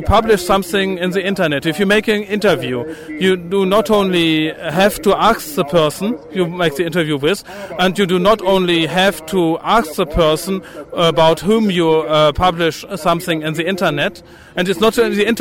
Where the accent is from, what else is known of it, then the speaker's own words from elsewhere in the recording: Germany; We're from Germany.